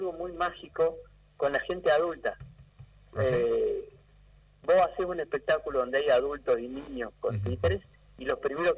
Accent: Córdoba, Argentina; now in Santa Fe, Argentina; Yo viví en el medio del campo, en Córdoba, pues yo soy cordobés, a pesar de que vivo en la ciudad de Santa Fe, pero soy cordobés.

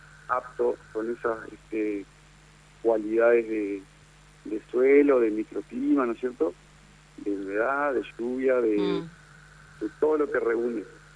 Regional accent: Villaguay, Entre Ríos, Argentina; yo soy de acá, de Villaguay. Él se fue a vivir hace varios años ya, a San Salvador, pero somos nacidos acá en Villaguay.

